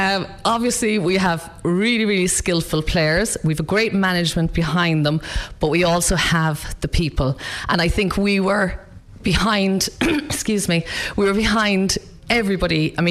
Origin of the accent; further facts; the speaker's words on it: Ballymacallicut, County Clare, Ireland; from Keim Kilduff in Ballymacallicut.